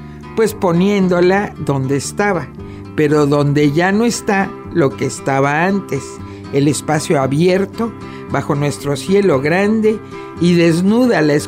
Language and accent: Spanish; Mexico; como los mexicanos sabemos de Mandela o de Gandhi